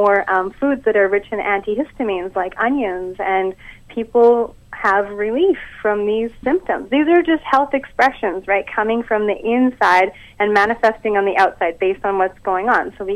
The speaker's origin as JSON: {"language": "English", "region": "Alberta", "country": "Canada", "tie": "born or raised there", "said": "I mean, I grew up in Alberta, and it was the furthest thing from the lifestyle that I'm leading now"}